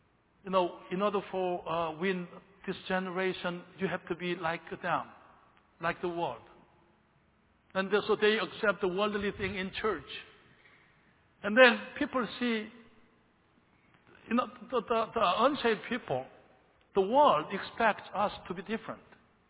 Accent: South Korea; now in United States; Mom, the Lord might want us to go back to Korea. And I'm your oldest son, so will you go with us back to Korea?

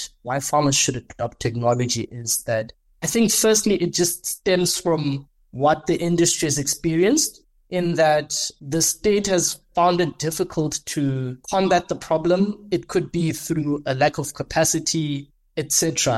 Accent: Mahikeng, North West, South Africa; I am from Mafeking in the Northwest Province. The Northwest Province is a province where agriculture forms a core part of how people make a living.

